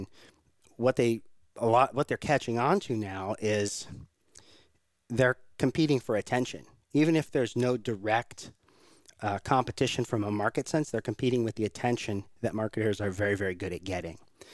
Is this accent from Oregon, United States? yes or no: no; Rhode Island, United States; So I'm originally from Rhode Island.